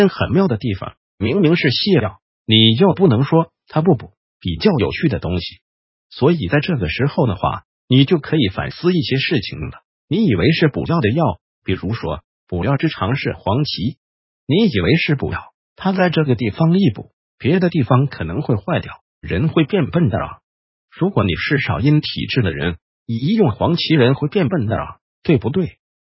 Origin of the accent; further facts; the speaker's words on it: Taiwan; 那以我们台湾人的临床来讲的话